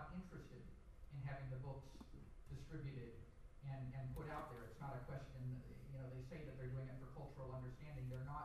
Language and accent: English; United States; I'm from the United States, obviously